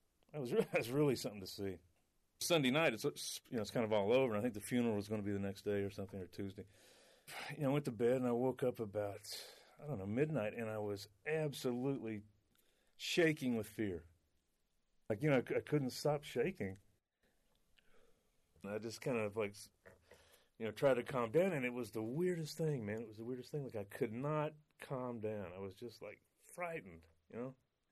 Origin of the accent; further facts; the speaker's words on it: Dallas, Texas, United States; I'm an artist here in Dallas, Texas, and I grew up in Dallas.